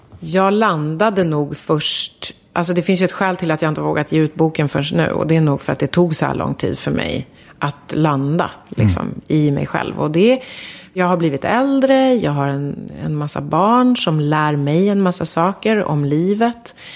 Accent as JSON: {"language": "Swedish", "country": "Sweden", "also_born_or_lived": "Brazil", "said": "Och jag är världens stoltaste svensk. Men jag är också från Brasilien till exempel."}